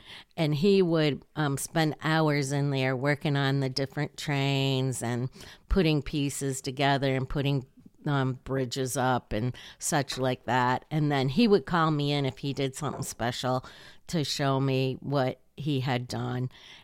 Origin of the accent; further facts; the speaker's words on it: Michigan, United States; He was actually from Vermont, and I'm from Michigan.